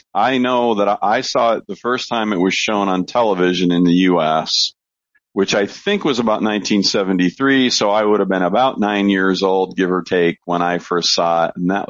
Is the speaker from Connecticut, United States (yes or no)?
yes; Connecticut, United States; So it could be wrong, but I grew up in Connecticut. So not that far from you guys.